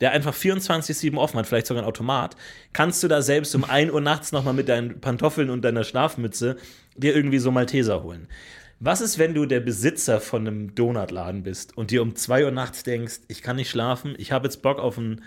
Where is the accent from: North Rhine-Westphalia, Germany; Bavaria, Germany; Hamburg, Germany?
Bavaria, Germany; Munich; ich bin in Bayern aufgewachsen, in München.